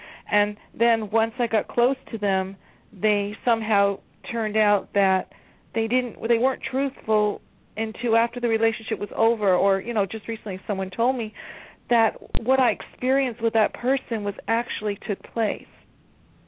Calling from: California, United States; California.

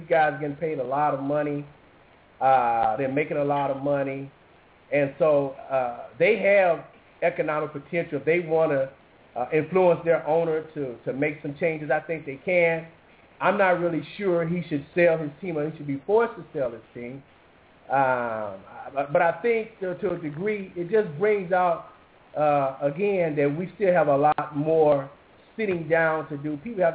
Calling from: Houston, Texas, United States; I'm calling from Houston, Texas.

